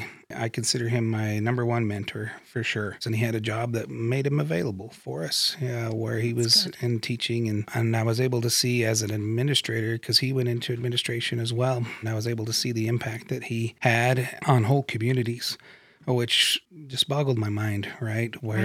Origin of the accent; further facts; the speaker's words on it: Utah, United States; I grew up in Utah County, mainly. Okay. I was in Orem and Pleasant Grove and did a stint in Morgan, Utah. Tiny town.